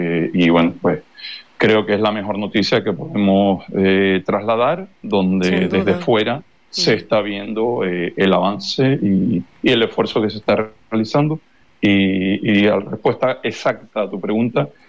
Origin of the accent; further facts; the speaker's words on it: Canary Islands, Spain; nuestra particularidad como canarios no es por querernos diferenciales